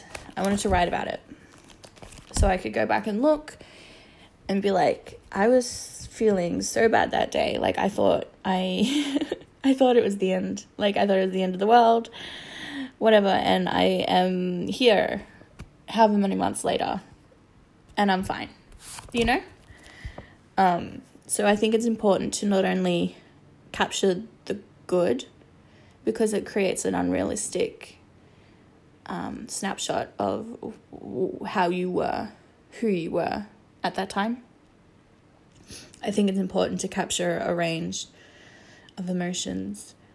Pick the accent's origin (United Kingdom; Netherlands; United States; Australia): Australia; Sydney, New South Wales; I am from Sydney, Australia. I live in Sydney.